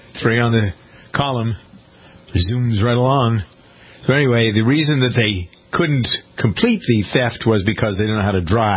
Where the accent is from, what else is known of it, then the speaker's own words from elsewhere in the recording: New York, United States; because I, as a New Yorker, I want to kind of get...